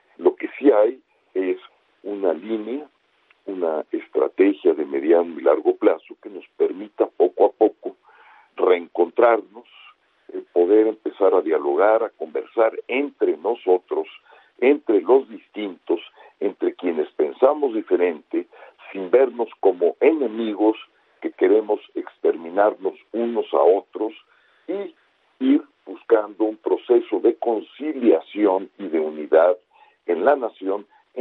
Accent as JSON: {"language": "Spanish", "country": "Mexico", "said": "los que habitamos en la Ciudad de México, pues que somos mexicanos"}